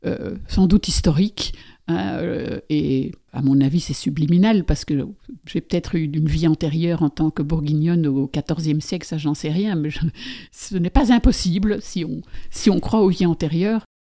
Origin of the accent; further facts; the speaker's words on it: Belgium; en tant que Belge, ça signifie évidemment que je suis bourguignonne aussi, parce que dans l'histoire, nous avons été bourguignons pendant plusieurs siècles.